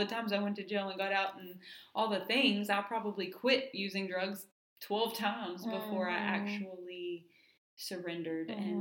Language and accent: English; Longview, Texas, United States; We're from Longview, Texas, and I didn't have a whole lot of friends.